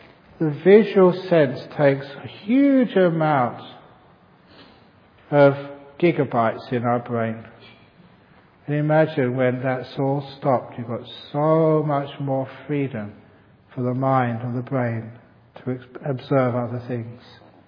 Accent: England, United Kingdom; especially on a Sunday morning, being English.

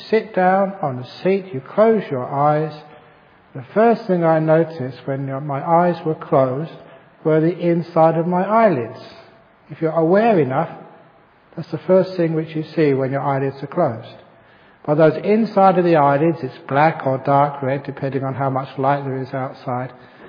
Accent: England, United Kingdom; especially on a Sunday morning, being English.

